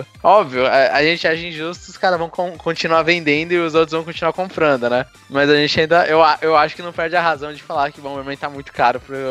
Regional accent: Brazil; a gente é brasileiro, né?

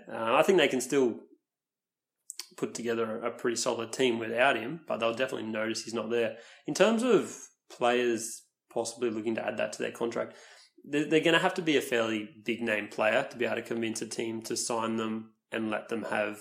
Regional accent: Queensland, Australia; born there; I was born in Queensland.

